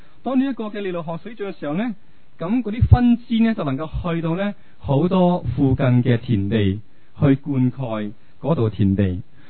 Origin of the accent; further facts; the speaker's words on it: China; 今次我自己翻去内地，我谂翻啲事情，我睇住嗰个溪，即系我乡下有一条溪咧，